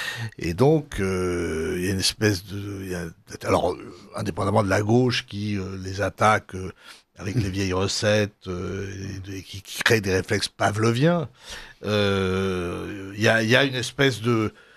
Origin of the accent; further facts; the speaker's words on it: Brittany, France; C'est pas parce que je suis breton que je vous dis ça